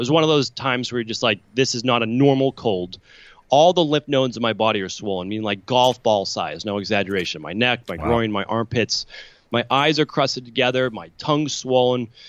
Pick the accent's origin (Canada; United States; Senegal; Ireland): United States; Medford, Massachusetts; growing up in Medford, Massachusetts, which is right outside of Boston